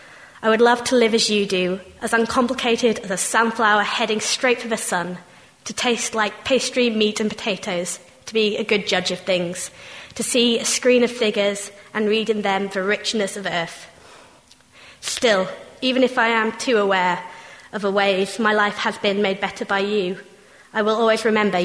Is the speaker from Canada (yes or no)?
no; Yorkshire and the Humber, United Kingdom; I'm from Yorkshire